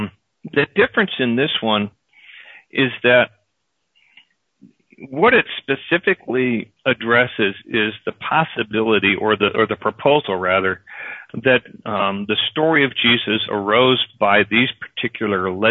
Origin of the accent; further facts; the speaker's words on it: Michigan, United States; I grew up in Michigan, where we really enjoyed the story of Paul Bunyan.